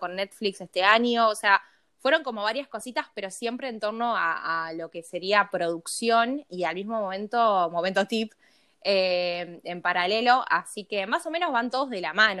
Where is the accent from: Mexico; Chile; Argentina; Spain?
Argentina; Lomas de Zamora, Buenos Aires Province; Soy de Lomas de Zamora, con Urba, ahí, y tengo 25 años.